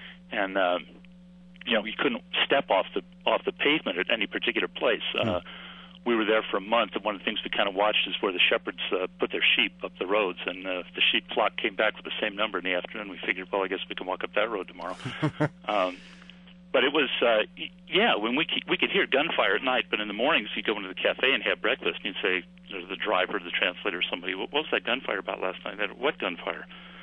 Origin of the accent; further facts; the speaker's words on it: California, United States; Timely question as a Californian.